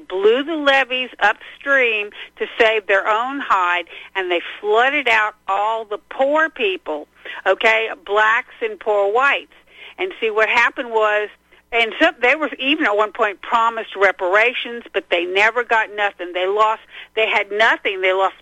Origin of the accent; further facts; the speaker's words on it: Louisiana, United States; I know about because I'm from Louisiana.